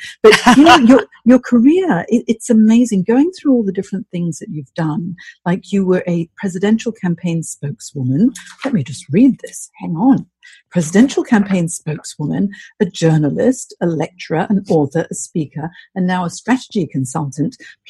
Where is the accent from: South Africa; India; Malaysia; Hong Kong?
Hong Kong; also born or lived in Singapore / San Francisco, United States; now in Sydney, Australia; I'm from Hong Kong, and then I lived many years in Singapore and in San Francisco as well. But now I'm based in Sydney